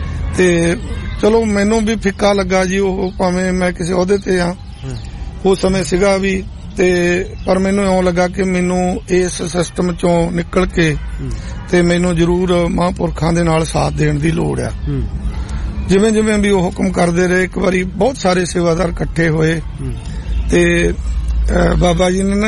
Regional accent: Seechewal, Punjab, India; ਮੇਰਾ ਬਚਪਨ ਹੀ ਸੀਚੇਵਾਲ ਦਾ ਹੈ ਮਹਾਂਪੁਰਖਾਂ ਦੀ ਸੰਗਤ ਵਿਚ ਹੀ ਬਚਪਨ ਰਿਹਾ

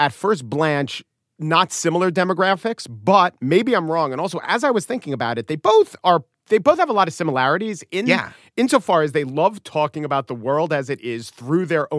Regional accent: New York, United States; As a New Yorker, I thought the word drawer was draw.

